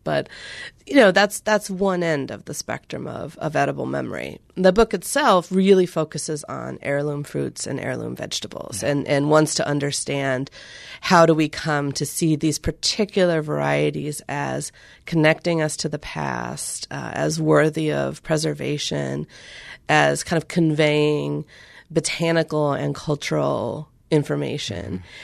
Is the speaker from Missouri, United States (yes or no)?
no; California, United States; even though I grew up in California and in the middle of all kinds of agriculture.